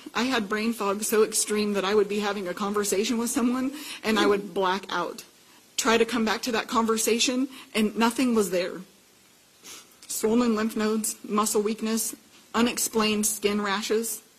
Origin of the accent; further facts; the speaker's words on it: Missouri, United States; I'm from Missouri.